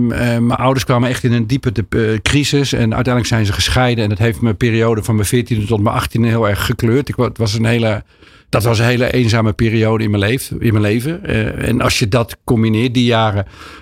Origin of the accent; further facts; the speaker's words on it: Apeldoorn, Gelderland, Netherlands; In Apeldoorn.